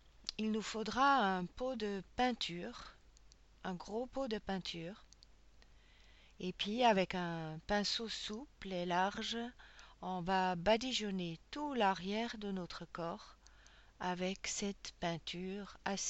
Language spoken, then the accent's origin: French; Switzerland; Chez moi, en Suisse, à l'école, c'était d'un vert pâle